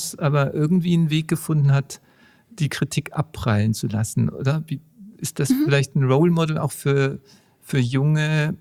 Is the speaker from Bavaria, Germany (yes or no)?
yes; Munich, Bavaria, Germany; Leidgeprüft sind wir Münchner auch mit dieser Entscheidung.